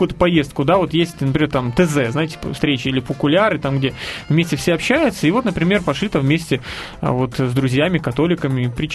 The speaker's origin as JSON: {"language": "Russian", "country": "Ukraine", "said": "Я вот сам из Украины"}